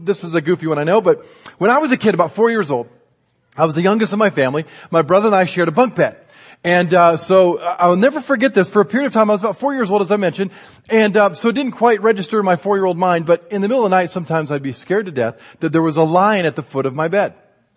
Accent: Indiana, United States; I grew up in Indiana, as some of you guys know, and Indiana is a Native American word which means very flat place.

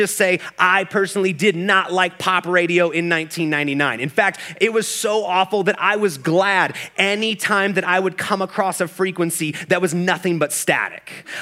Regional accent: Kansas City, Missouri, United States; I lived and worked on opposite ends of my hometown of Kansas City, Missouri

